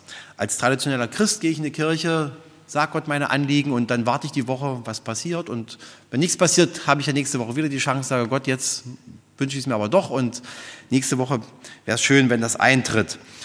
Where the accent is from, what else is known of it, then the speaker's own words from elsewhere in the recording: Schönebeck, Saxony-Anhalt, Germany; ein christliches Einkehrhaus in meiner Heimat in Schönebeck